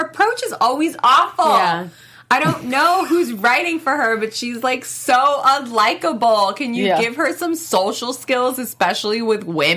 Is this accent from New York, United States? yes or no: yes; New York, United States; And I as a New Yorker, I take offense